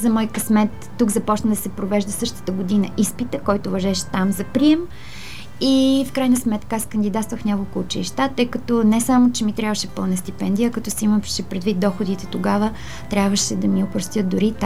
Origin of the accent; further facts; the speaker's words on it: Balkan Mountains, Bulgaria; Аз съм родена в Балкана и една от чертите на нас балканджиите е упорството и ината.